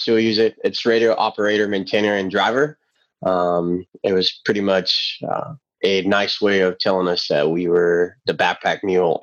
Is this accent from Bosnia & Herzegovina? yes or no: no; Puerto Rico; I'm from Puerto Rico. I'm like, we swim.